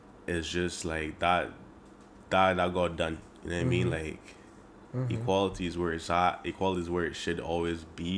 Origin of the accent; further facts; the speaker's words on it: Barbados; Like, even growing up in Barbados, I remember, like, when you used to speak English, like, proper English